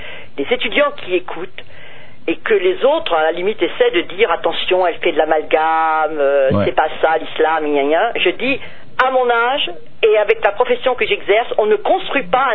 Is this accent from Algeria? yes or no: no; Hauts-de-France, France; Je suis du Nord, quand même, donc j'adore.